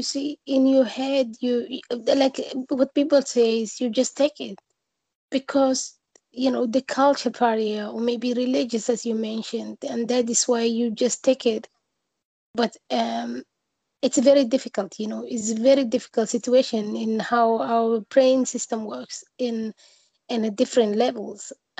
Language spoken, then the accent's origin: English; Mogadishu, Banaadir, Somalia; So, for example, when we were a little girl and we were in Somalia growing up in Mogadishu